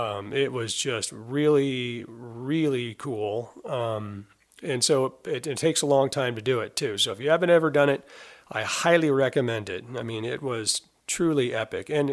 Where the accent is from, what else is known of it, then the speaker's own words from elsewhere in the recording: Sandpoint, Idaho, United States; I'm from Sandpoint and kind of like ho-hum, whatever. I live in a beautiful place.